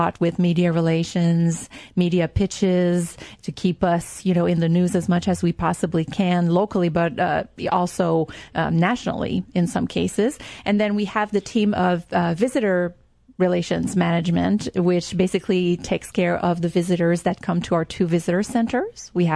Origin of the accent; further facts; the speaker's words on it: Quebec, Canada; first language French; English is a second language; I'm French Canadian, so I am. That's my native tongue, and I grew up speaking French north of Montreal in the province of Quebec.